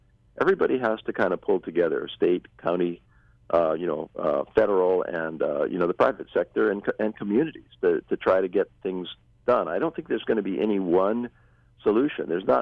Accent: Hawaii, United States; born and raised on the Big Island, and so I remember the Hawaii that was before we had 10 million tourists every year.

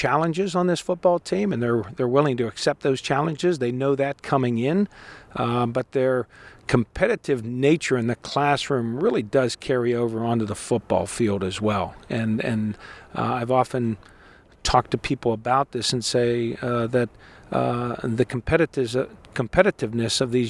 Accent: Mount Lebanon, Pennsylvania, United States; Well, I'm a Pittsburgh guy. I grew up in Mount Lebanon, went to Mount Lebanon High School, attended Carnegie Mellon, graduated in 1979

